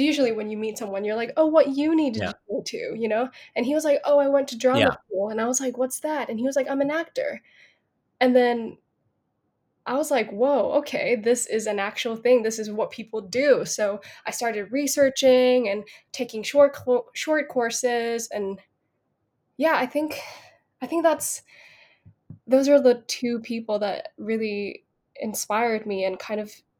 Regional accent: Bangkok, Thailand; But yeah, I grew up in Bangkok and there was no drama school.

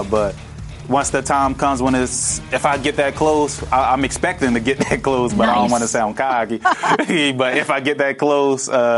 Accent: Baltimore, Maryland, United States; also born or lived in Nebraska; I grew up in Baltimore, but I had 3 years in Nebraska. I had 2 years of high school and 1 year of college.

